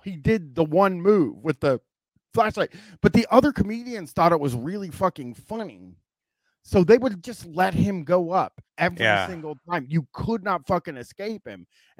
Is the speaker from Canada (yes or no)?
yes; Canada; with me being Canadian.